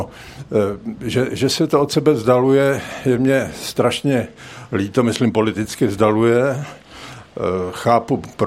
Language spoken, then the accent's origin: Czech; Boskovice, South Moravian Region, Czechia; přijít pozdě v Boskovicích, to je pro mě dvojnásobná hanba, protože odsud pocházím.